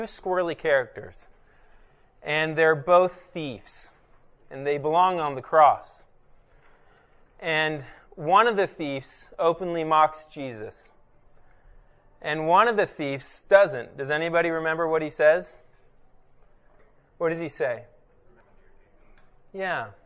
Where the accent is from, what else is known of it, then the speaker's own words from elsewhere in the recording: Germany; I grew up in Germany. I did not know my extended family well at all.